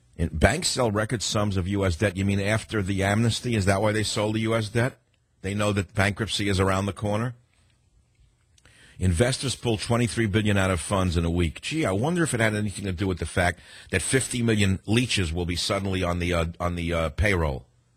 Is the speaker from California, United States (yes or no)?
no; New York City, New York, United States; When I was a kid growing up in the Bronx